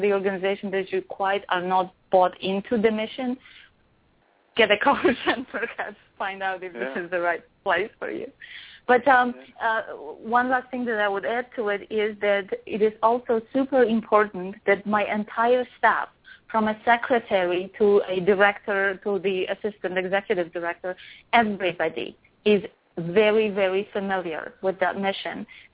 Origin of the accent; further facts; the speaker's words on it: Poland; also born or lived in Denmark / Kuwait; now in United States; Of course, I am born and raised in Poland. Now I reside in the United States. I studied in Denmark. I lived in Kuwait.